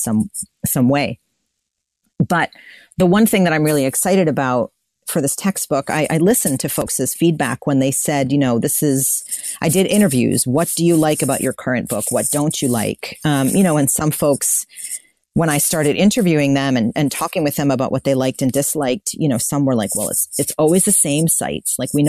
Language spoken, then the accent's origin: English; United States; And maybe being an American in my little bubble, I just, you know, assumed